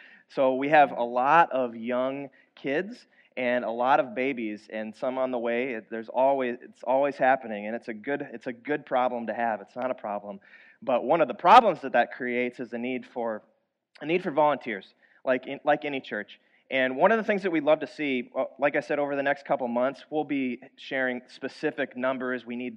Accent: Iowa, United States; My family had started to go to a church in the town that I grew up in Iowa.

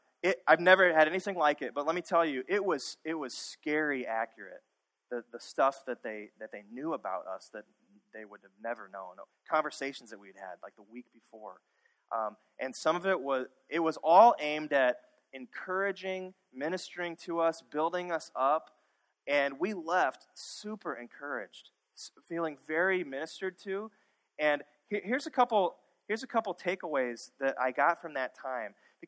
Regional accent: Minnesota, United States; and we're from Minnesota, right?

